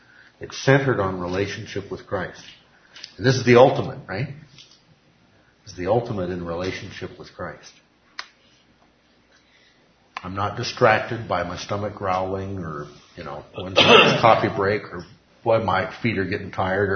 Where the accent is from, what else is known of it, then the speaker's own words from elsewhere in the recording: Palo Alto, California, United States; the church I grew up in over in Palo Alto, California